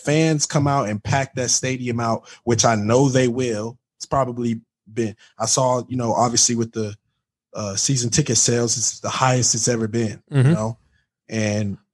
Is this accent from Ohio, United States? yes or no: no; Texas, United States; Me being from Texas, I have to look at it from both angles because I'm a Texan